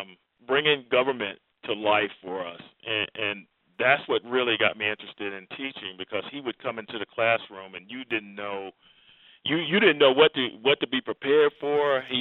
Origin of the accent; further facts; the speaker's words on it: Norfolk, Virginia, United States; also born or lived in Darlington, South Carolina; Well, I was born in Darlington, South Carolina. My family moved from there to Norfolk, Virginia, where basically I grew up.